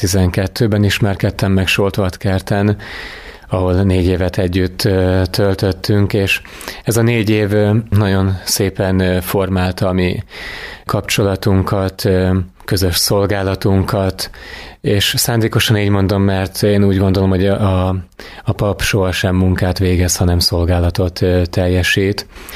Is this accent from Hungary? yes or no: yes; Kiskunfélegyháza, Bács-Kiskun, Hungary; A felszentelésem után egy évet töltöttem szülővárosomban, Kiskunfélegyházán